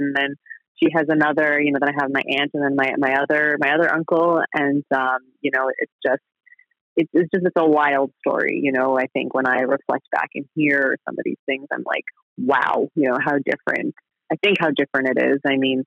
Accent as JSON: {"language": "English", "town": "Sault Ste. Marie", "region": "Ontario", "country": "Canada", "tie": "born or raised there", "said": "I grew up in Northern Ontario in Sault Ste. Marie, which is about 8 hours northwest of Toronto. We're kind of nestled in between the Great Lakes, and we actually sit on the border of Michigan."}